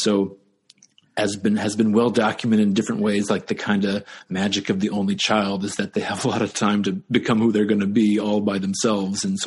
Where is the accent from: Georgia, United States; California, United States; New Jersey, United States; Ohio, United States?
Ohio, United States; Well, look, I'm from the Midwest